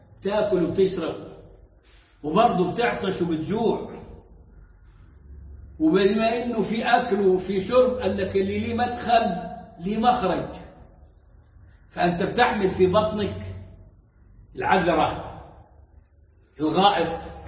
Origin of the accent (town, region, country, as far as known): Upper Egypt, Egypt